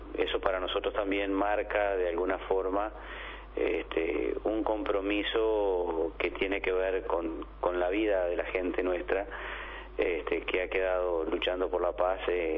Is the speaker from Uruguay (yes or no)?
yes; Uruguay; el orgullo que sentimos como orientales, como uruguayos